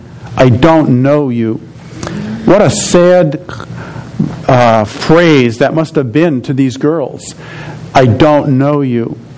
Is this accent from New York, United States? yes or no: no; New Jersey, United States; I grew up in New Jersey